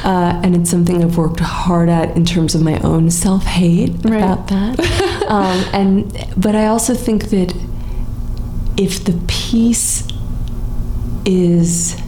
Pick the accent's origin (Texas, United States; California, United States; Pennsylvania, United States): California, United States; I grew up in Southern California. I fought these when I was a young person.